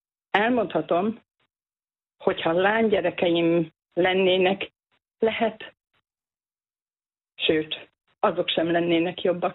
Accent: Great Hungarian Plain, Hungary; Annál is inkább, hogy ugye én az Alföldről kerültem ide a hegyvidékre. Én a hegyvidéket nem szeretem, én most is az Alföldet szeretem.

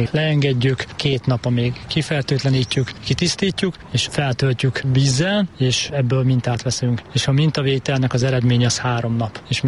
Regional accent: Békés, Hungary; moved away as an adult; now in Debrecen, Hungary; Én Békés megyéből jöttem 2 éve párommal, úgyhogy én még nem olyan régóta élek Debrecenben.

